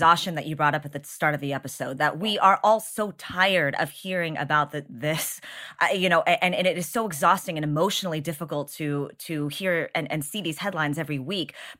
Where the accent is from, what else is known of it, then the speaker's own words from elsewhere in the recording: Texas, United States; As a Texan, it's so frustrating to hear this.